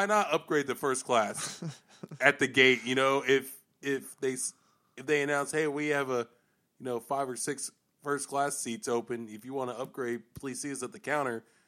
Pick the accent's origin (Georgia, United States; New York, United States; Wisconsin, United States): Georgia, United States; Atlanta; Well, I grew up around the Atlanta airport, obviously.